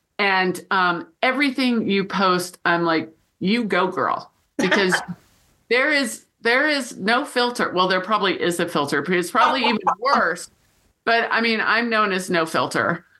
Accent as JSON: {"language": "English", "region": "Oregon", "country": "United States", "said": "because you went to school in my home state of Oregon at Oregon State University."}